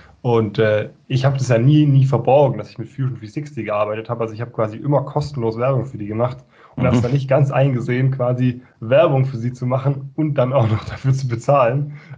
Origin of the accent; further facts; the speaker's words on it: Bavaria, Germany; Ich komme aus dem Allgäu ursprünglich